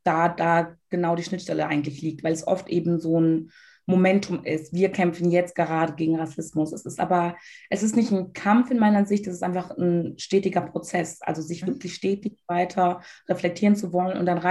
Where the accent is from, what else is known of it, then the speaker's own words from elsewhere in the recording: Togo; Ich komme aus Togo, und wir haben ja auch unsere kulturellen Codes, wir haben unsere Gewohnheiten